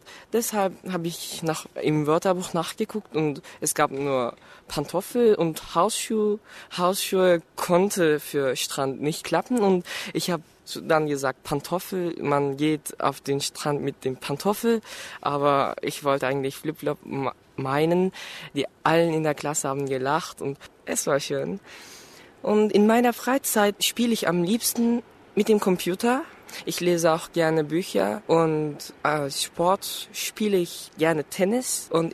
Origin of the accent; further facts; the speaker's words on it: Istanbul, Turkey; German is a second language; ich komme aus der Türkei, aus Istanbul. Ich bin 1994 geboren und ich bin ein Schüler an der Deutschen Schule Istanbul.